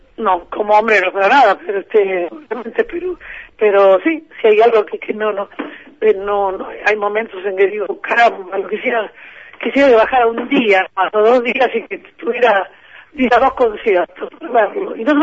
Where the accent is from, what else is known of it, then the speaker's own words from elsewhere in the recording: Argentina; como cantante argentina, soy una privilegiada.